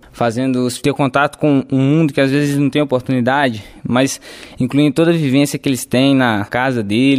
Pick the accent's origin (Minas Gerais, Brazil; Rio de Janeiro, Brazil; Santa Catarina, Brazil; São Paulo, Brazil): Minas Gerais, Brazil; Ouro Preto; sou de Ouro Preto